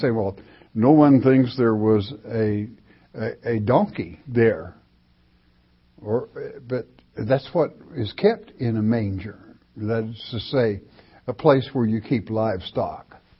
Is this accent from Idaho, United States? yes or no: no; Oklahoma, United States; When I was a young lad and growing up in Oklahoma, you always had a cellar.